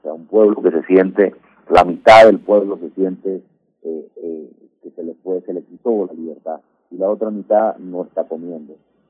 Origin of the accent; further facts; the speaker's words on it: Venezuela; O sea, como venezolano, tengo la responsabilidad de cooperar, colaborar